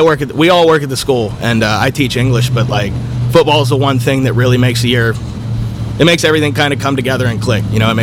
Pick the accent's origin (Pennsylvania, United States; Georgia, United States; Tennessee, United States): Pennsylvania, United States; Originally, I'm from a couple hours outside of Pittsburgh in Pennsylvania.